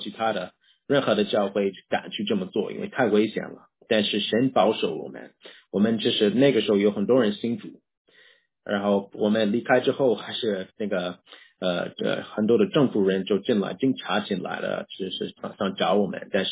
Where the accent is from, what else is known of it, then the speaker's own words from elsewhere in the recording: United States; Chinese is a second language; moved away as an adult; now in Japan; 我是来自美国，小帅是来自中国，然后我们一起在日本